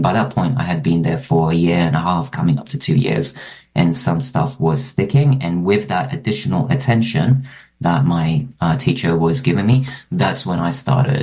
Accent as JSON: {"language": "English", "country": "Cyprus", "tie": "born or raised there", "said": "And it's interesting growing up in Cyprus because in schools you're taught proper Greek. But speaking to folks, like even outside during recess, like you switch to Cypriot dialect."}